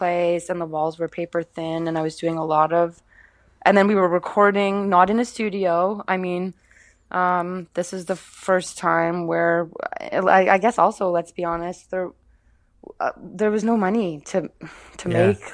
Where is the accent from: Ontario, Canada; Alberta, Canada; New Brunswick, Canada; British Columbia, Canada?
Ontario, Canada; Orillia; He was coming from Montreal and I came in from my hometown, like Orillia, which was north of Toronto.